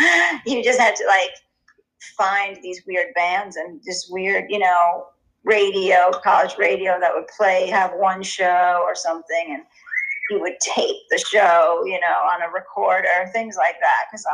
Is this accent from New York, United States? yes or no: yes; New York City, New York, United States; So I was born in Manhattan. I was born and raised working class, New York City, beautiful pre-war apartment, which has a sunken living room and great bathroom, but it was one bedroom for four people.